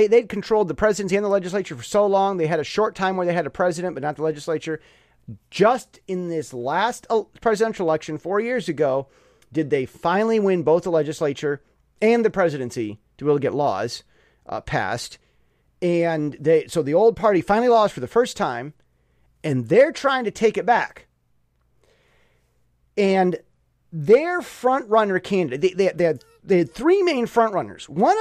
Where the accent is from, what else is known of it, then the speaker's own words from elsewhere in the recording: United States; As an American, I added, okay, well, what about my country's military stuff, tech that you guys have been buying?